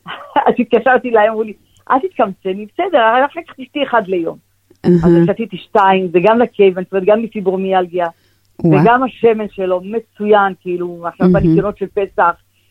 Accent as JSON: {"language": "Hebrew", "town": "Ashkelon", "region": "Southern District", "country": "Israel", "said": "כן, אני גרה פה, אני מהמפונים, מאשקלון"}